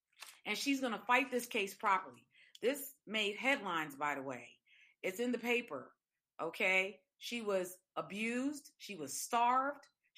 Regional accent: Dominican Republic; I remember growing up in the Dominican Republic, I didn't have shoes.

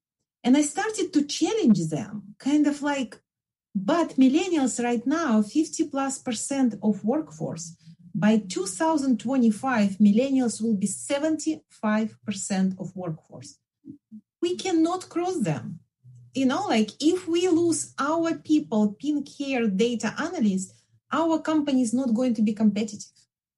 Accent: Belarus; as you hear from my accent, I'm from Belarus.

